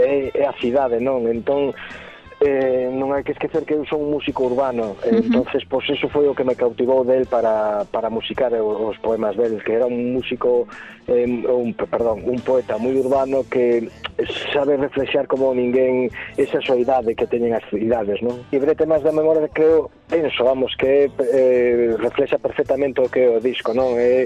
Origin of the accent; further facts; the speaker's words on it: Canido, Galicia, Spain; born there; Bueno, eu son nacín en Canido.